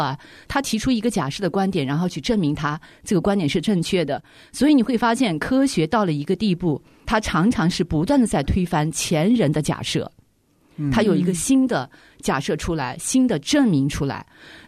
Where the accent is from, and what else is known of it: China